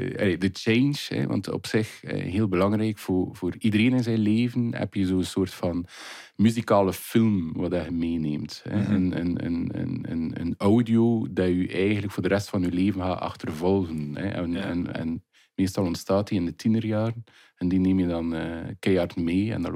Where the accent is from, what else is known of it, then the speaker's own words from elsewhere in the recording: Voeren, Flanders, Belgium; want ik kom uit Veuren